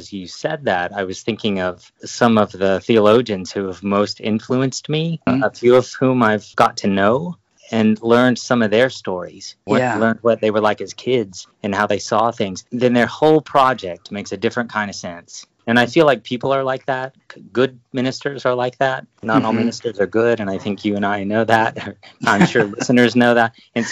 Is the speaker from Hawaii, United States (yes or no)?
yes; Hawaii, United States; born there; I was born in Hawaii, where my dad was a pastor at the time.